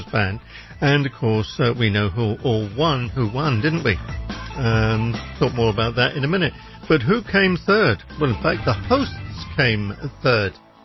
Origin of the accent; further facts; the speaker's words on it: United Kingdom; for me being a Brit